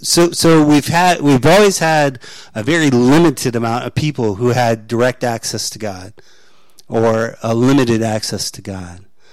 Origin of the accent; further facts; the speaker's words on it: Florida, United States; I grew up in Florida, but Sandra and I went back with our two youngest kids when they were teenagers